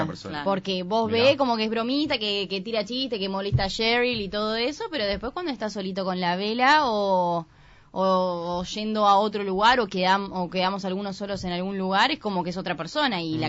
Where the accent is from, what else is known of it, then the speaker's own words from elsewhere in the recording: Buenos Aires Province, Argentina; Yo soy de provincia, pero es como que se mezcla mucho